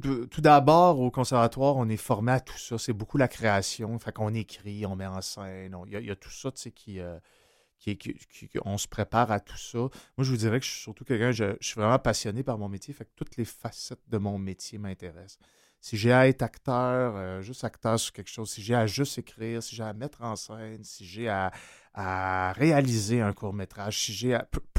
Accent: Montreal, Quebec, Canada; depuis 7-8 ans, moi, je suis venu à Montréal. Je suis un Montréalais à la base. J'ai été à Québec parce que c'est la seule école de théâtre qui m'a accepté.

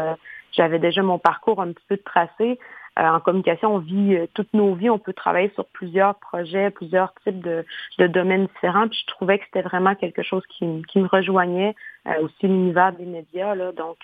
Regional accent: Quebec City, Quebec, Canada; je suis originaire de Québec

